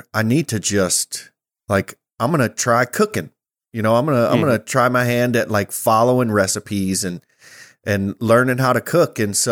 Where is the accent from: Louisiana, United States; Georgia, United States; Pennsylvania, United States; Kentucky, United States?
Louisiana, United States; Yeah, I grew up in Louisiana. So growing up, it was a lot of shrimp boils and crawfish boils and gumbo and pasta laya and jambalaya and all that good stuff.